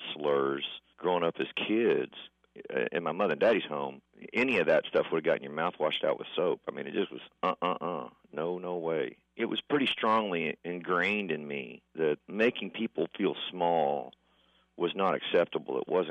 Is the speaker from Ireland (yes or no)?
no; Texas, United States; we're both in our 50s and we're both from Texas.